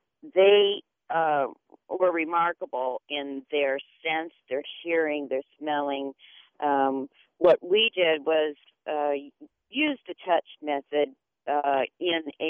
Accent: Tucson, Arizona, United States; Okay. Well, I am from Tucson, Arizona. I've been here 4 years

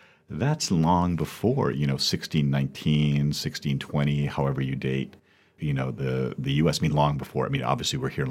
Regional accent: Canada; now in Los Angeles, United States; And so, you know, I grew up in Canada. I knew about the Marines, obviously. Then you come to Los Angeles

